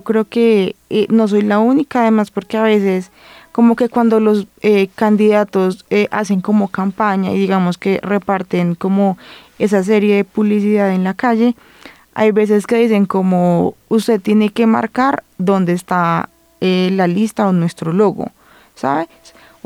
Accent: Huila, Colombia; porque voy a hablar de Neiva porque soy del Huila

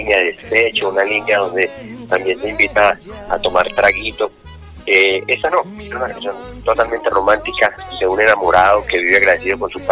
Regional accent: Colombia; llegué a la capital, salí del campo y me fui a trabajar como mensajero a Bogotá.

